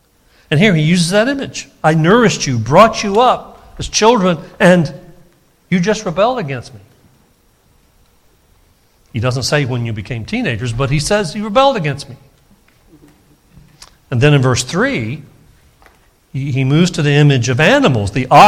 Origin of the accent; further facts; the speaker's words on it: Alabama, United States; that's an Alabama term, by the way, I'm from Alabama